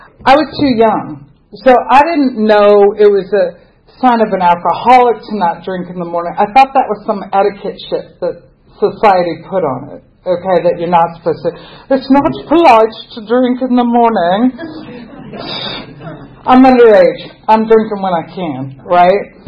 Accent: United States; Okay, I grew up in America. Most of America is highly Christian. I grew up in a Christian church.

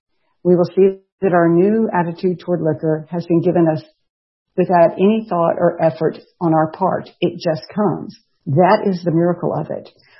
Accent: Memphis, Tennessee, United States; born there; I am the last child of my parents and I was born in Memphis, Tennessee, as I said, in 1961. I'm the last of five surviving children.

